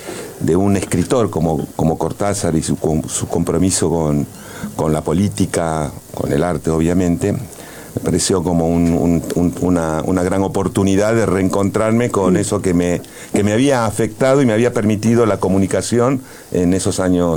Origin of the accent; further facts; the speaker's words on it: La Plata, Buenos Aires Province, Argentina; born there; also born or lived in Cusco, Peru; Yo viví, nací en La Plata, viví en Perú, y cuando me vine de Perú, de Cusco, a vivir a La Plata y a Mar del Plata